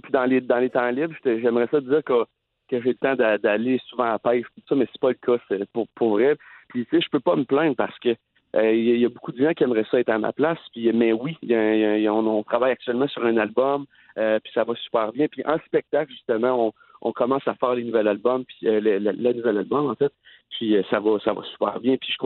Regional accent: Maniwaki, Quebec, Canada; Moi, je voulais faire un spectacle dans ma ville natale, à Maniwaki.

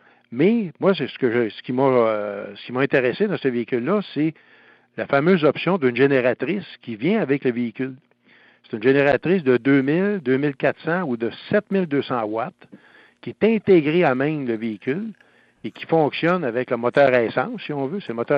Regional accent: Quebec, Canada; c'est sûr que chez nous, au Québec, c'est quand même des véhicules qui se vendaient bien.

